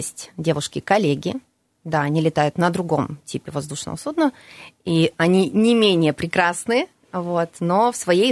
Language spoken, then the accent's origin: Russian; Nazarovo, Krasnoyarsk Krai, Russia; Я из Назарова.